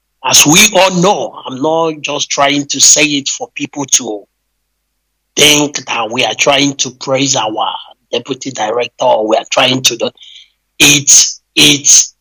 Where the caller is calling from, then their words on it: Maputo, Mozambique; And I'm calling from Maputo. Maputo is the capital city of Mozambique. I'm from Biafra, Newe precisely.